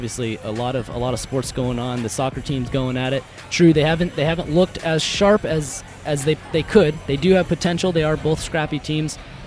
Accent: Long Beach, California, United States; That's my rival high school. I'm from Long Beach. Went to Long Beach Wilson

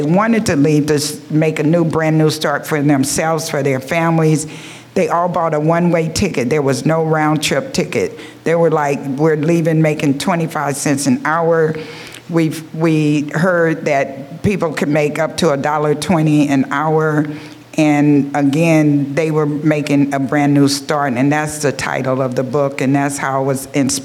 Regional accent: Marietta, Georgia, United States; it brings back lots of memories of me growing up in Marietta, Georgia. I grew up in a time of segregation

